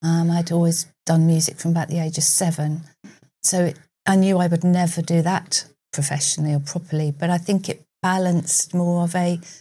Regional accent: Ryde, South East England, United Kingdom; I grew up in Ryde.

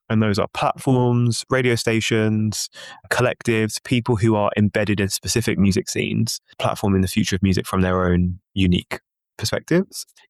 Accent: London, United Kingdom; I'm born and raised in London.

